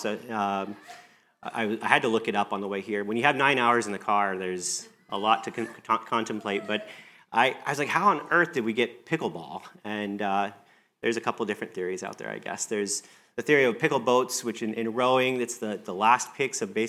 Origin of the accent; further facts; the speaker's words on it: Detroit, Michigan, United States; We come from Southeast Michigan area, so Detroit area in Michigan